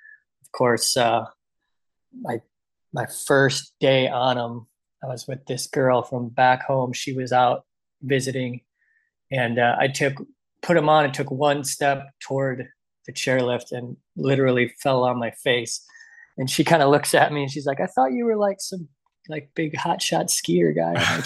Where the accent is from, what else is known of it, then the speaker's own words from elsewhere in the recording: Wisconsin, United States; moved away as an adult; Yeah, so I grew up in Wisconsin, learned to ski, decided I wanted to go to college out west in the Rockies, ended up at Weber State University in Utah